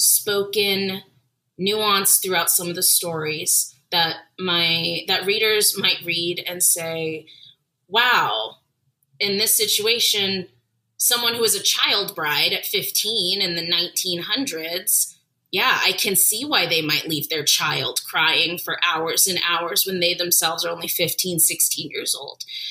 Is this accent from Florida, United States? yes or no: yes; Jacksonville, Florida, United States; now in Orlando, United States; I grew up in Jacksonville and came to Orlando all the time as a child.